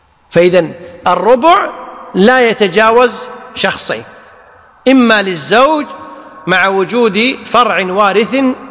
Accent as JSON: {"language": "Arabic", "country": "Kuwait", "said": "بخلاف العرف عندنا في الكويت إذا قلنا يا ولد فلا يطلق إلا على الذكر."}